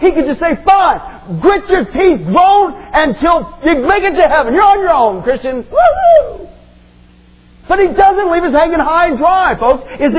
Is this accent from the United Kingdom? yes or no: no; Midwest, United States; I grew up in the Midwest, and it is rampant.